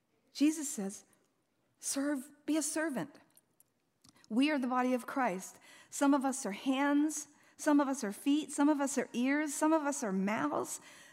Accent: East Coast, United States; We had powdered milk and rice, and I was raised on the East Coast.

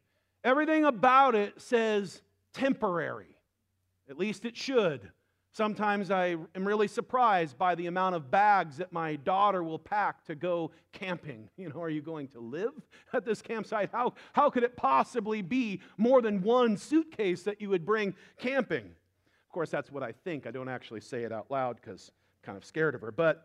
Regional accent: United States; typically I don't have to tell anybody that I'm American. They just know.

